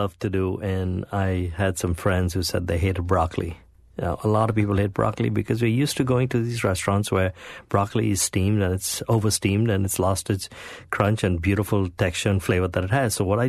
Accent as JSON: {"language": "English", "country": "India", "tie": "born or raised there", "said": "I grew up in India"}